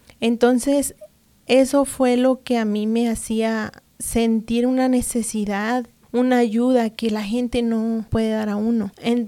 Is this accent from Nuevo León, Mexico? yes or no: no; Bazúchil, Chihuahua, Mexico; Yo soy de Chihuahua. Uh-huh. Soy de un pueblito que se llama Bazúchil, es municipio de Guerrero.